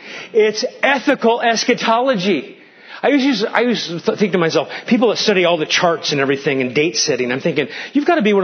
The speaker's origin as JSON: {"language": "English", "region": "Nebraska", "country": "United States", "tie": "born or raised there", "said": "I grew up in Nebraska. My dad worked for Northwestern Bell."}